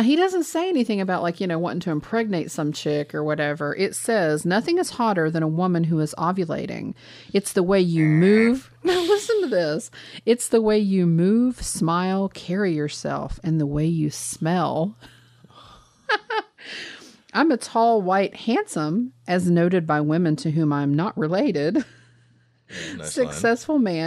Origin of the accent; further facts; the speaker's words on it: Los Angeles, California, United States; I'm from Los Angeles, but I know Boston pretty well.